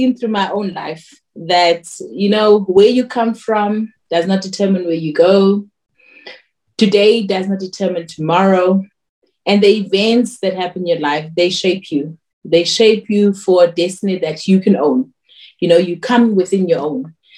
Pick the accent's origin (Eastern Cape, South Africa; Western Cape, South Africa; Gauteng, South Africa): Gauteng, South Africa; Yet when I grew up in El Dorado Park, I grew up in the flats. And I was doing what every child in El Dorado Park does, you know, walking the streets of El Dorado Park